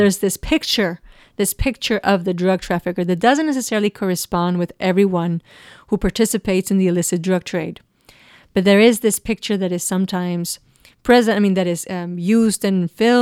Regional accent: Monterrey, Nuevo León, Mexico; English is a second language; Well, at the height of this violence in Mexico, and at least in my hometown in Monterrey, it was the sight of a pickup truck

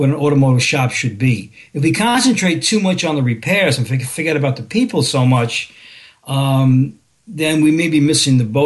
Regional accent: Bronx, New York, United States; I'm originally from the Bronx.

